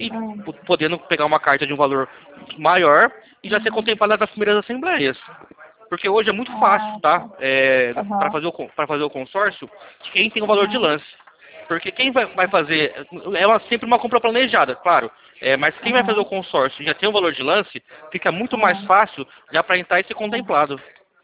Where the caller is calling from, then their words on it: Presidente Prudente, São Paulo, Brazil; Aqui somos de Presidente Prudente, tá?